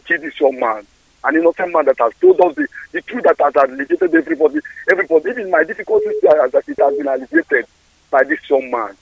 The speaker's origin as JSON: {"language": "English", "town": "Awka", "region": "Anambra", "country": "Nigeria", "said": "I'm also from down, I'm from Oka, Anambra State in Biafra."}